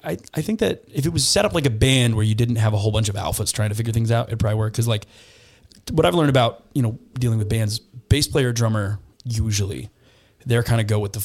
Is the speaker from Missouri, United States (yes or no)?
no; Colorado, United States; because I'm from Colorado and I actually took class in high school